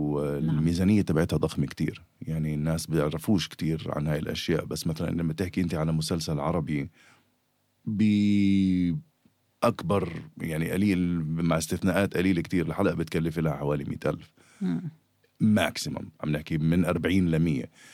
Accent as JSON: {"language": "Arabic", "country": "United States", "said": "أنا أمريكي"}